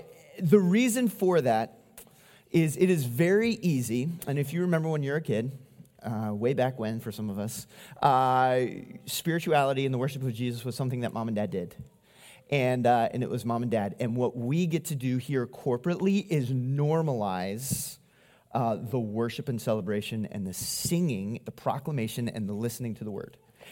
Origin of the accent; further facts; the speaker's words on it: Maryland, United States; Because I grew up in Maryland, and we spent some time up around cold area in Asia